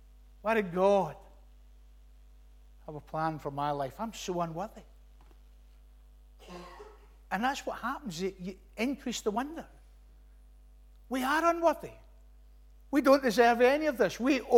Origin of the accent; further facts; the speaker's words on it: Glasgow, Scotland, United Kingdom; I was born in Staub Hill Hospital 4 days after Christmas, 29th of December, 1962. You can do the maths. I was taken home to a room and kitchen in Springburn, where my mum, my dad, my two older brothers lived.